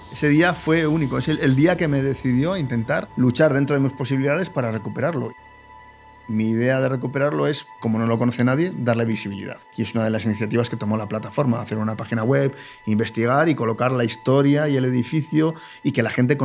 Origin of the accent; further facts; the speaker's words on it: Bilbao, Basque Country, Spain; soy de Bilbao, me gusta el tema de la pelota